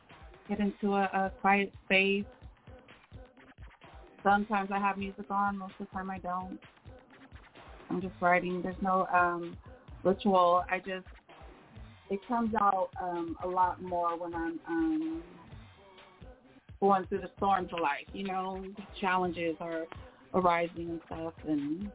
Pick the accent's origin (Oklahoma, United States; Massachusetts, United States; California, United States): California, United States; Sacramento; I'm from Sacramento, California.